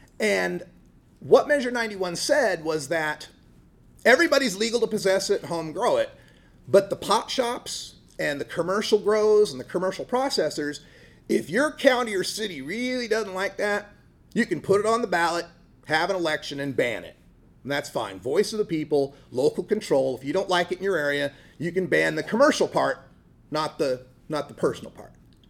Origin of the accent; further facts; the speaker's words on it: Idaho, United States; now in Oregon, United States; Now, I'm originally from Idaho, and this part of Oregon might as well be Idaho.